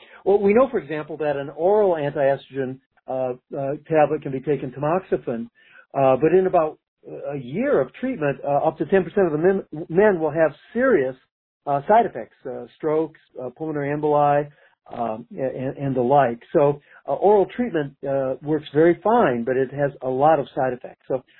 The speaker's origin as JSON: {"language": "English", "region": "Michigan", "country": "United States", "tie": "born or raised there", "lives_now": "Seattle, United States", "said": "So I grew up in Michigan and got an MD, PhD at the university there."}